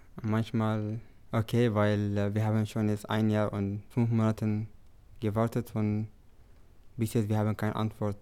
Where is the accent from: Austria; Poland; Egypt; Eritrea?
Eritrea; ich bin aus Eritrea.